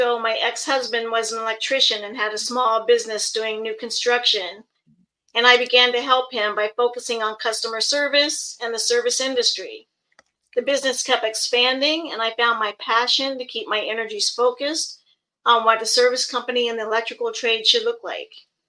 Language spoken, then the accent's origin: English; Florida, United States; I'm born and raised in Florida.